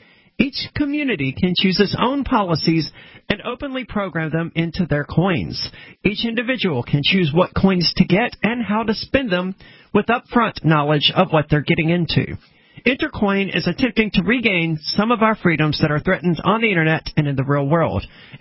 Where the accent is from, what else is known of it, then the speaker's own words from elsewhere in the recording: the South, United States; because I'm from the South where a lot of people hunt